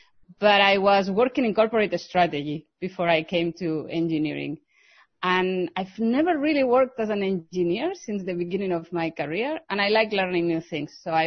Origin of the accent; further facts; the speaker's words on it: Spain; English is a second language; also born or lived in United Kingdom / France; now in Germany; I'm originally from Spain, and I really like exploring the world. So I've lived in, as well, the UK. I've lived in France for 5 years, and now I'm living in Germany. I've been here for 2 years.